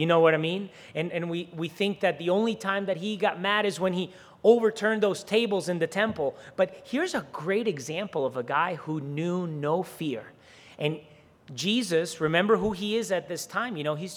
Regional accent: Caracas, Capital District, Venezuela; I grew up, I was born in South America, in Venezuela, and I grew up in a very secluded community. When I was a child, you know, I lived in a building in the middle of Caracas, Venezuela

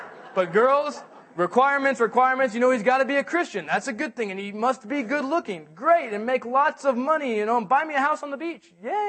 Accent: California, United States; I'm still not that big, but I grew up in Orange County, so I used to go to Disneyland every year or so.

